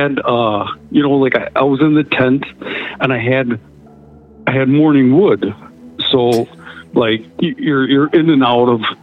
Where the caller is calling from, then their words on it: St. Paul, Minnesota, United States; Calling from St. Paul, Minnesota.